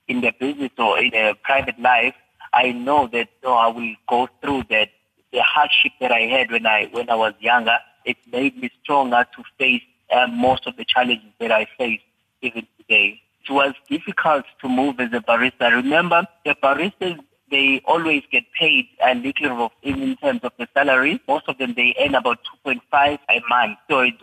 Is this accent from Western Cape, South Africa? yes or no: no; Inkandla, KwaZulu-Natal, South Africa; born there; I was born in Inkandla.